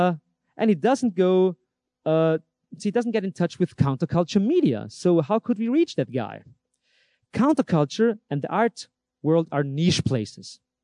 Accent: Austria; That's Valley Export from Austria, huh? My home country.

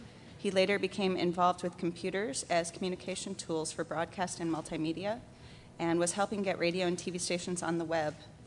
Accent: San Francisco, California, United States; I'm from San Francisco, where I'm the marketing services manager for IOTA

